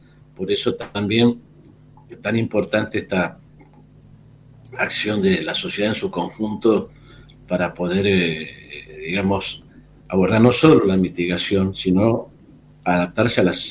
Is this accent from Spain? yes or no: no; Mendoza, Argentina; also born or lived in Bariloche / Mar del Plata; Yo soy mendocino, vivimos con mi familia hace varios años ya fuera de Mendoza, primero en Bariloche, después en Mar del Plata.